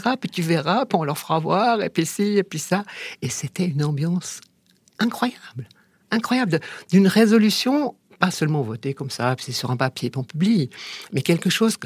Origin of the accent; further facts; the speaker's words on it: Valais, Switzerland; mais moi, je suis valaisanne, moi aussi